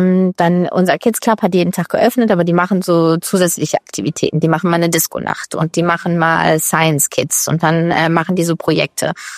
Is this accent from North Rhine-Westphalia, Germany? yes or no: yes; North Rhine-Westphalia, Germany; Ich komme aus Nordrhein-Westfalen und bin hier seit April 2023 als Hotelmanager tätig.